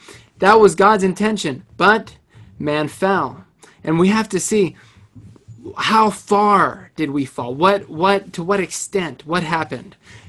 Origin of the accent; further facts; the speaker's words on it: Cambridge, Massachusetts, United States; Hi, everyone. … I'm from Cambridge, Massachusetts.